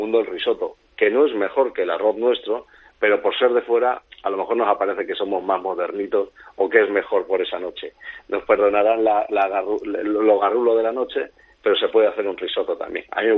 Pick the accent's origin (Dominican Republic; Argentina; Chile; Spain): Spain; Valencian Community; Yo soy de la Comunidad Valenciana